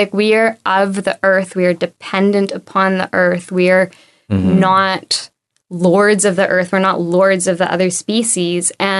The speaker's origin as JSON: {"language": "English", "region": "British Columbia", "country": "Canada", "tie": "born or raised there", "said": "I grew up on Vancouver Island."}